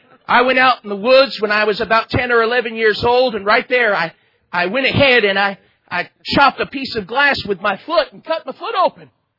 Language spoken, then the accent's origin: English; Florida, United States; I was growing up in South Florida at the time. And I guess I was about 10 or 11.